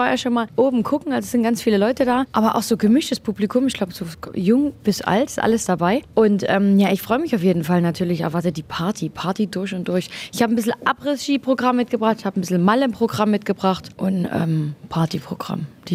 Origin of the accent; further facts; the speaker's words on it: East Germany, Germany; ich komme aus Ostdeutschland und wir Ossis verstellen uns nicht.